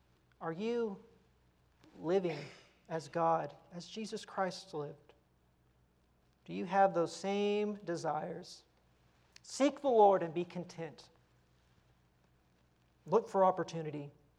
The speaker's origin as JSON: {"language": "English", "region": "Texas", "country": "United States", "said": "As a Texan, I can't help it. It's in my blood."}